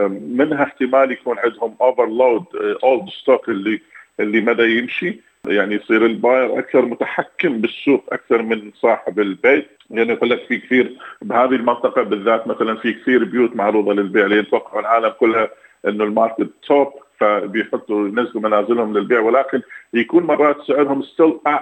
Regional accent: Iraq

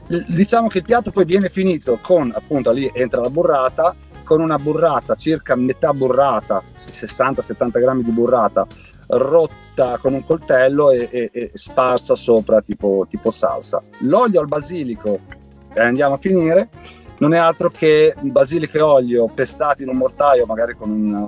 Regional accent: Cesena, Emilia-Romagna, Italy; Io sono di Cesena

